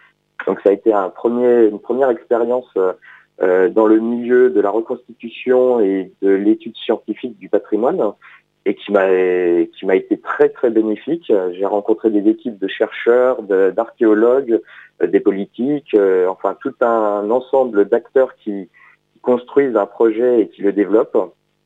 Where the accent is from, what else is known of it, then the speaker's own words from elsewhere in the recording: Dijon, Bourgogne-Franche-Comté, France; comme je suis originaire de Dijon, j'avais étudié la ville historique